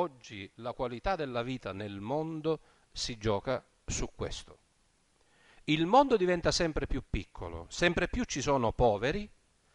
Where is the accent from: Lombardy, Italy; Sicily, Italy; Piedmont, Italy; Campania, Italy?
Sicily, Italy; Io vengo dal Ragusano e so che cosa significa affidare un pugno di chicchi di grano alla terra